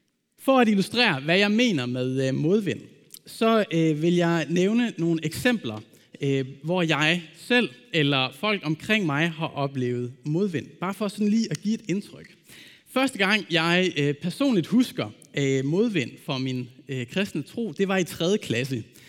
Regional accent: Ølgod, Region of Southern Denmark, Denmark; den menighed, jeg voksede op i Ølgod

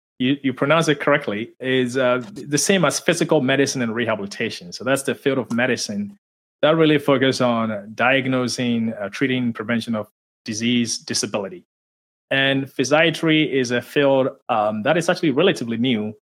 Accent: Ghana; So my background, I grew up in Ghana in West Africa.

